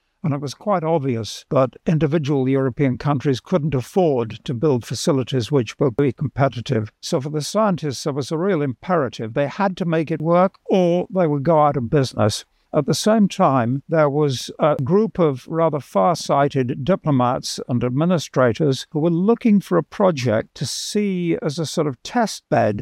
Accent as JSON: {"language": "English", "country": "United Kingdom", "said": "I'm British"}